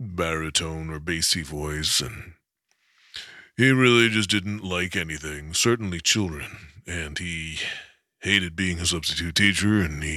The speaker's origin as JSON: {"language": "English", "town": "Wyomissing", "region": "Pennsylvania", "country": "United States", "tie": "born or raised there", "said": "She's from Wyomissing. I'm from Wyomissing. That was the mall."}